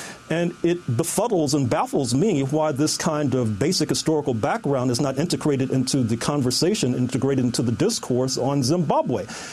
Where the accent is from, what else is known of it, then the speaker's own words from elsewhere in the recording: St. Louis, Missouri, United States; I know about them because I hail from St. Louis, Missouri